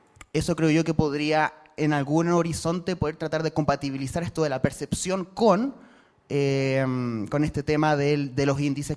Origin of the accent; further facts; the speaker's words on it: Chile; yo vengo de Chile